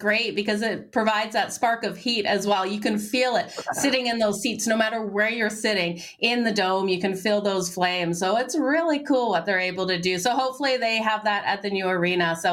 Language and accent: English; New South Wales, Australia; now in Alberta, Canada; Just outside of Sydney, a small place called Barrow.